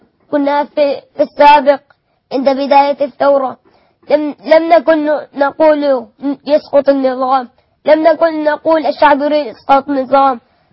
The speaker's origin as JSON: {"language": "Arabic", "town": "Homs", "region": "Homs Governorate", "country": "Syria", "said": "2011 في شهر 29/5 دخل الجيش السوري المحتل الأسد الخائن إلى مدينتي في حمص."}